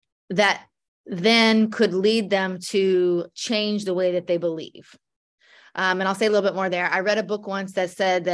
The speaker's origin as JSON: {"language": "English", "region": "the South", "country": "United States", "tie": "born or raised there", "said": "I'm a white woman. I grew up in the South. I'm a Christian. I'm a mom."}